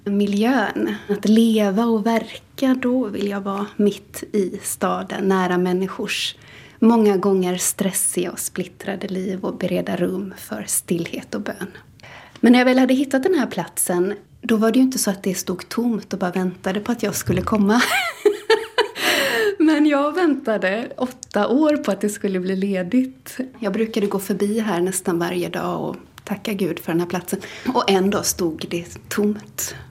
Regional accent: Gothenburg, Västra Götaland County, Sweden; Nu kommer jag från Göteborg och från en förort där bland graffiti och asfalt och sådär. Spårvagnar och stök.

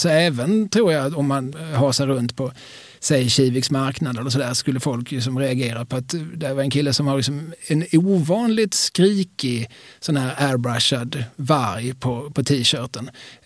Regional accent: Skåne, Sweden; för oss som skåningar är lite lustigt

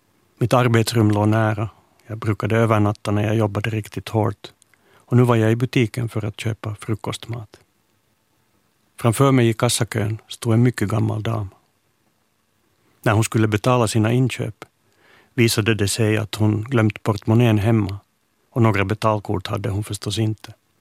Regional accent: Finland; now in Sweden; Hemma i Finland finns en människotyp som jag är allergisk mot.

